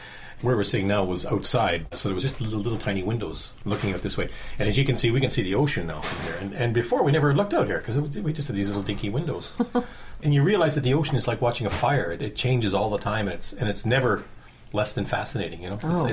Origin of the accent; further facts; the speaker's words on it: Etobicoke, Ontario, Canada; born there; Well, I was born in the suburbs, so I was born in Etobicoke, which was, I mean, there were pheasants behind my house when I was born. That wasn't Toronto proper.